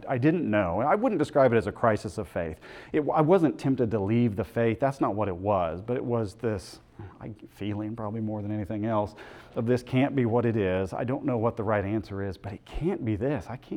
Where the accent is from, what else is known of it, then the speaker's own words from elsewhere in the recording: Oklahoma, United States; And then I went to college, so went away. I'm from Oklahoma originally. Went away to Bob Jones University in South Carolina